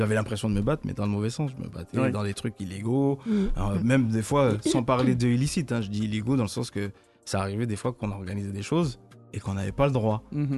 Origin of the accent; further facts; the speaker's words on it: Guadeloupe; now in France; Ouais, de Guadeloupe à Mets-sur-Seine pendant 2-3 ans et après la Bretagne. Du coup, j'ai atterri là-bas